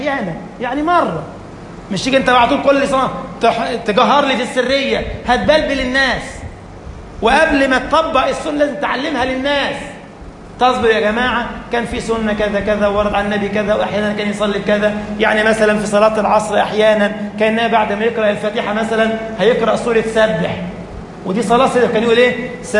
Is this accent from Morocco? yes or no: no; Egypt; البلوى دي بقت موجودة عندنا في مصر خاصة في رمضان.